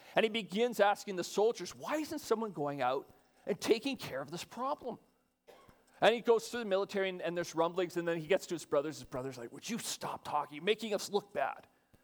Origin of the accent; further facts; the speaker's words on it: Saskatchewan, Canada; And I'm from Saskatchewan. We don't have a lot of wild animals. But now I'm at Sunny Brae.